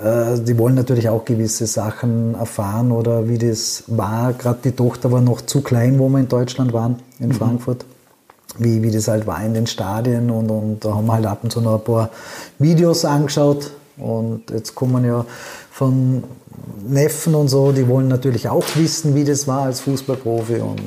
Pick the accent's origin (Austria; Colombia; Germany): Austria; Vorarlberg; born there; now in Upper Austria, Austria; Es ist nicht vollkommen gelöscht, aber es ist schwierig, wenn man in Oberösterreich ist, dass man den Dialekt wieder reinbekommt.